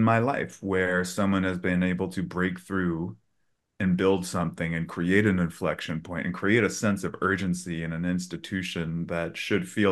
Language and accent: English; New York City, New York, United States; when I grew up in New York City with the punk scene